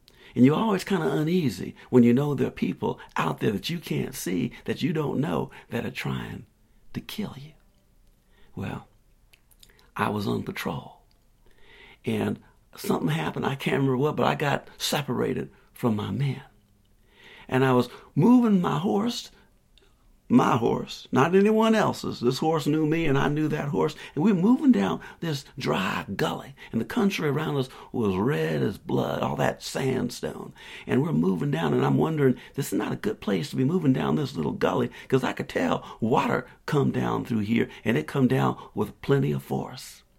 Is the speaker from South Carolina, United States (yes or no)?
yes; South Carolina, United States; I grew up, I grew up in South Carolina. I grew up with mules around me and a few horses.